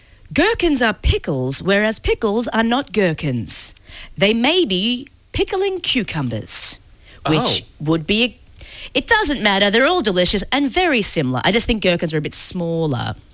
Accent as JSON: {"language": "English", "town": "Thornbury", "region": "Victoria", "country": "Australia", "lives_now": "Preston, Australia", "said": "Also, we're … from Thornbury, now in Preston."}